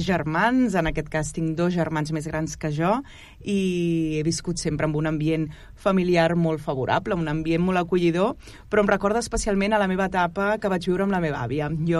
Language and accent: Catalan; Canet de Mar, Catalonia, Spain; perquè jo … soc de Canet de Mar, vaig néixer a Canet de Mar el 1983, no m'importa dir l'edat que tinc, que tinc ja 41 anys